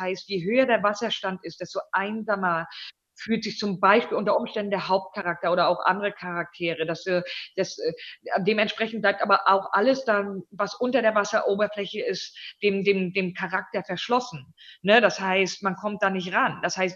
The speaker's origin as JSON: {"language": "German", "region": "Northern Germany", "country": "Germany", "tie": "born or raised there", "lives_now": "Berlin, Germany", "said": "Ich weiß nicht, ob man das hört aus meinem Dialekt oder irgendwie, aber ich komme von der Küste. Ne? Das heißt, meine Familie sind Fischerleute, mein Großvater, mein Vater. Und ich bin quasi am Wasser groß geworden"}